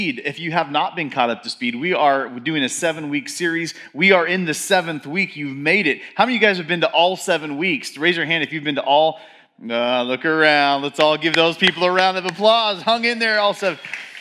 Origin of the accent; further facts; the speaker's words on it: United States; I should know this because I'm an adult and I'm American and I went to school and yet I know not about this math.